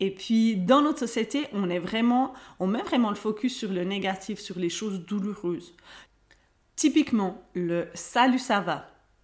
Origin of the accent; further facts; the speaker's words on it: Switzerland; et moi, ma situation en tant qu'Européenne et en plus en tant que Suisse.